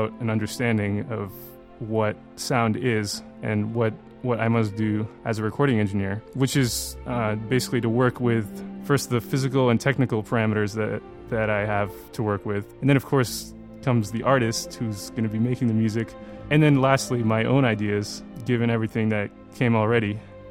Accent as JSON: {"language": "English", "country": "Russia", "tie": "born or raised there", "said": "I was a rowdy little kid growing up in Russia"}